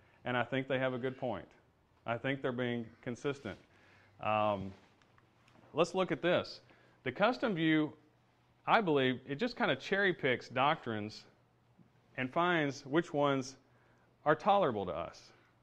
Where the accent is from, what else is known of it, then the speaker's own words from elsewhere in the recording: Alabama, United States; I grew up in Alabama